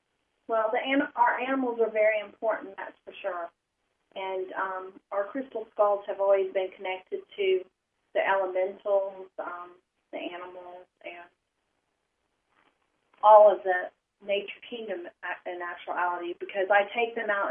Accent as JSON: {"language": "English", "town": "Atlanta", "region": "Georgia", "country": "United States", "said": "I'm from Atlanta, Georgia, the Atlanta, Georgia metro area."}